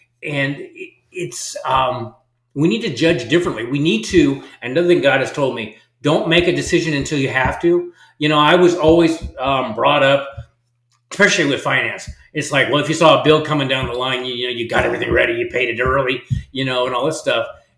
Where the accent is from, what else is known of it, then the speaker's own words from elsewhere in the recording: Nebraska, United States; And I'm from Nebraska, which is a red state. So you're probably going to think I'm a hick from Nebraska, raise corn and cattle.